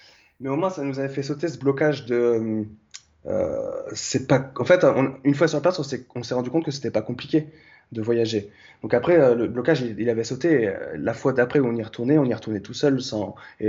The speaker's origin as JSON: {"language": "French", "town": "Lyon", "region": "Auvergne-Rhône-Alpes", "country": "France", "lives_now": "Paris, France", "said": "Moi, je venais de Lyon pour être pompier de Paris."}